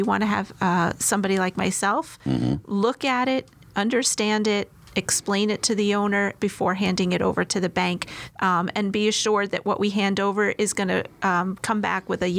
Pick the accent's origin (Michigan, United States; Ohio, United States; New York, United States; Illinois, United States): New York, United States; now in Tucson, United States; We talked about I come from New York, but we're very community oriented also, but I've never seen community like I do here in Tucson.